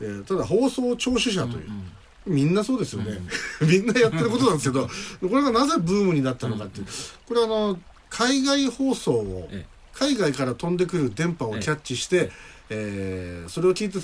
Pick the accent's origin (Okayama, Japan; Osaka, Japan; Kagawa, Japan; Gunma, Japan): Osaka, Japan; now in Kumamoto, Japan; 1970年、大阪万博の年に、大阪の方から引っ越してきまして、で、それからずっとこう、まあ、熊本の、いろんなものを見てきたわけですが